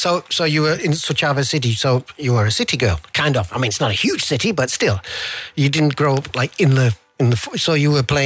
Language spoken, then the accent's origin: English; England, United Kingdom; Now, because I'm English, I'm going to get your name wrong.